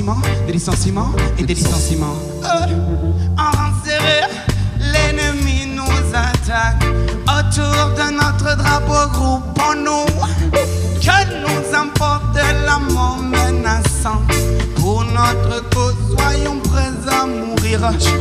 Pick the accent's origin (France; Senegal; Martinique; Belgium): Belgium; Charleroi, Wallonia; je viens de Charleroi, un espace plein de mines et de terrils. Presque. On parle wallon, t'as vu, hein?